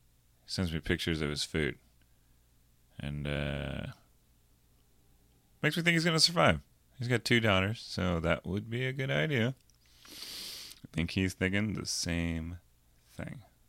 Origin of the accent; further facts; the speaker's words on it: Iowa, United States; also born or lived in Lincoln, Nebraska; And I was from Iowa. You know, that was pretty close to us.